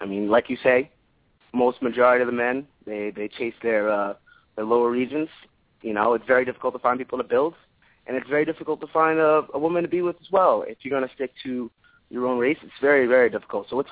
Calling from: New York, United States; I'm calling from New York. How you doing?

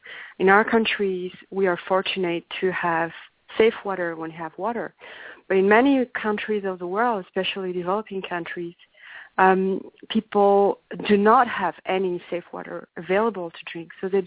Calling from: Paris, Île-de-France, France; It is 4 in the afternoon. I'm calling you from Paris.

